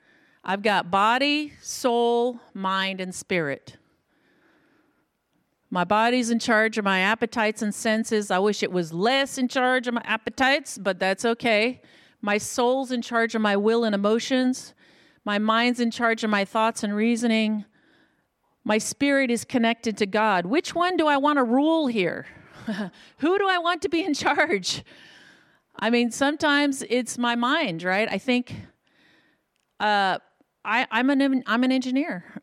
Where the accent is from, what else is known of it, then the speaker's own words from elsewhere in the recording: the South, United States; I'm from the South, so it just comes out.